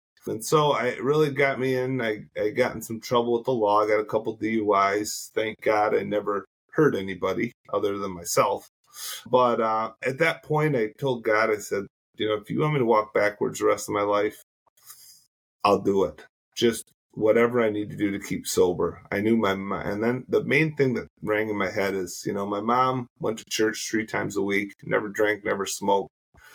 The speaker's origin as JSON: {"language": "English", "town": "Saginaw", "region": "Michigan", "country": "United States", "tie": "born there", "said": "Okay. So, well … I was born in Saginaw, Michigan."}